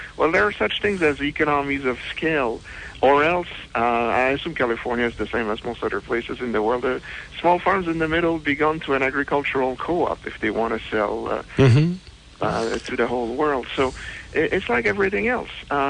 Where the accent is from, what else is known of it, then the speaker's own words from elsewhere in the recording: Canada; And as a Canadian, you know, it would make it easier for us Canadians to sell products in the United States